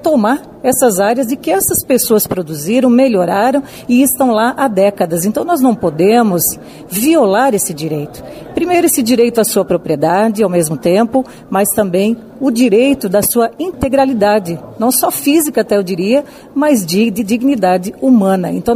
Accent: Jaraguá do Sul, Santa Catarina, Brazil; vizinho à minha terra de Jaraguá do Sul, dentro do meu estado

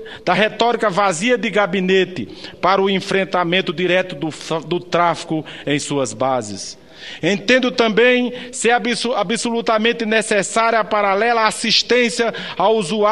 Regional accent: Paraíba, Brazil; born there; o meu estado natal, a nossa querida Paraíba.

